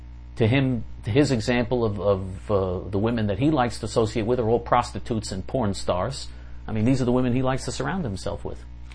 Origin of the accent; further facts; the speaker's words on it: New York City, New York, United States; I grew up with them in New York City, and this is unbelievable.